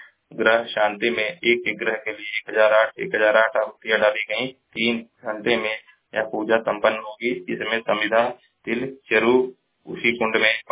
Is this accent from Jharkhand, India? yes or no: no; Uttar Pradesh, India; मैं जिला महाराजगंज का निवासी हूँ।